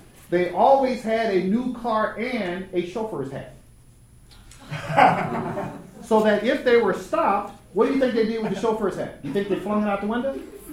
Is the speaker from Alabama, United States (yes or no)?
yes; Mobile, Alabama, United States; also born or lived in Prichard; And I grew up in Mobile, Alabama. Actually, it parts Mobile, then in Pritchett, which is poorer than Mobile and more thickly segregated than Mobile.